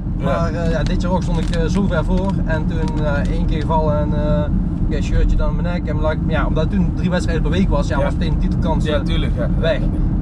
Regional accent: Netherlands; Kijk, ik ben Nederlander en in Nederland heb je bijna alleen maar zand.

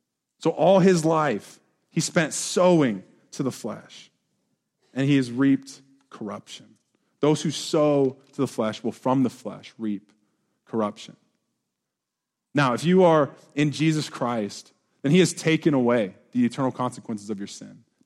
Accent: Nebraska, United States; We're from Nebraska, right? Like we're corn huskers, you know?

